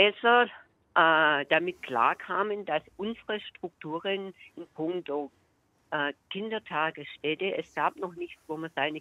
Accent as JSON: {"language": "German", "region": "Southern Germany", "country": "Germany", "said": "ich komme aus dem Süden"}